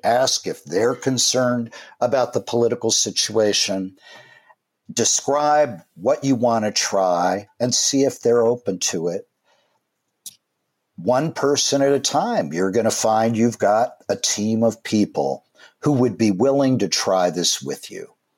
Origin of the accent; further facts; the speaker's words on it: Midwest, United States; I know that. I grew up in the Midwest.